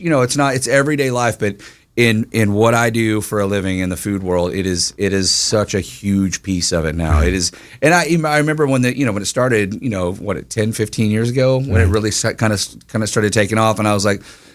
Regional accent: Texas, United States; Listen, I'm from Texas

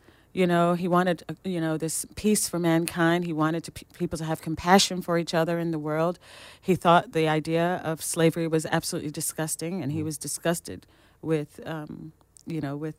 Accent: Kentucky, United States; basically paying homage to my family in Kentucky, because we're from Appalachia, we're a coal mining family

